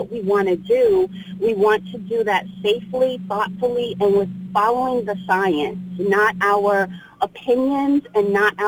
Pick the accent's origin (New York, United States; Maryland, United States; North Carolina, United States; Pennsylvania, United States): New York, United States; New York City; As a New Yorker, native New Yorker, who lost almost 10 people in the span of 6 weeks when the virus began